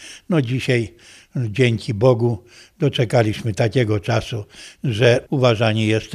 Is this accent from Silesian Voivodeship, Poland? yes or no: no; Urzędów, Lublin Voivodeship, Poland; Ja pochodzę z Urzędowa. Urzędów kiedyś był nazwany Londynem.